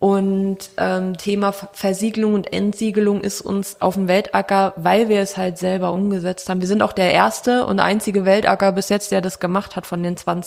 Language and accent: German; Brandenburg, Germany; now in Nuremberg, Germany; also ich weiß, wir sind hier in Franken, bin aus Brandenburg, ich darf Bayern sagen, Spaß